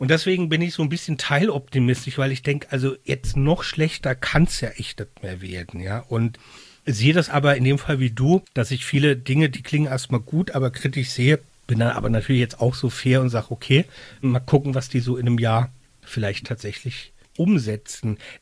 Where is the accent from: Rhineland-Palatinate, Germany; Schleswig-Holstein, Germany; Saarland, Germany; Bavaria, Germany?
Rhineland-Palatinate, Germany; ich komme aus Rheinland-Pfalz